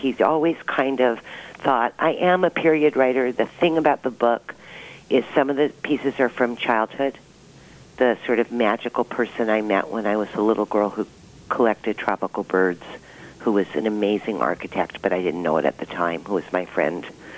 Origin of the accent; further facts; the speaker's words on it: Beverly Hills, California, United States; born there; And my parents were New York playwrights who moved to California. So I was born in Beverly Hills and my oldest sister, Nora, was born in New York, as was Delia.